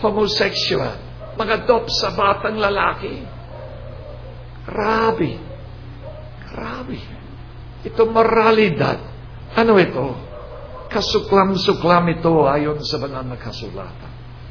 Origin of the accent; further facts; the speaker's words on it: England, United Kingdom; Tagalog is a second language; ako taga-Inglaterra